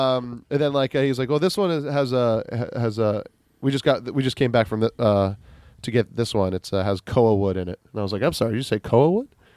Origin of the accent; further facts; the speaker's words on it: Kailua, Hawaii, United States; I was like, "Oh, I am from Kailua."